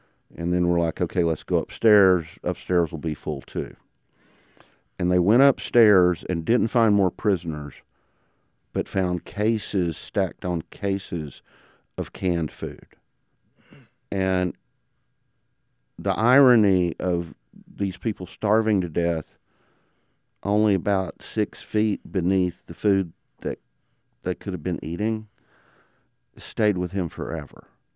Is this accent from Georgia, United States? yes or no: yes; Ellijay, Georgia, United States; when I was a kid growing up in Ellijay, Georgia.